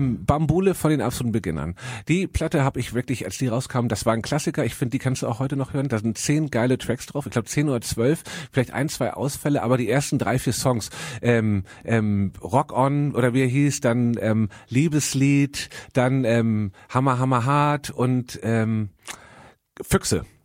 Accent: Hamburg, Germany; Ich bin ja Hamburger.

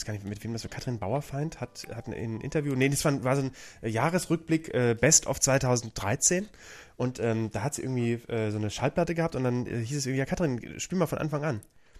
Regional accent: Bremen, Germany; in Bremen-Fegesack, meinem Heimatort

